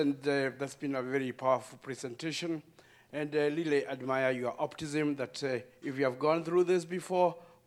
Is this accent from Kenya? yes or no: yes; Kenya; now in United States; I was born in Kenya and grew up in Kenya, and we always read about a great America